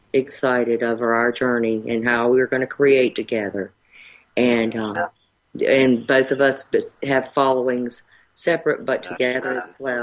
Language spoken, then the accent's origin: English; North Carolina, United States; like say you're from New York and I'm from North Carolina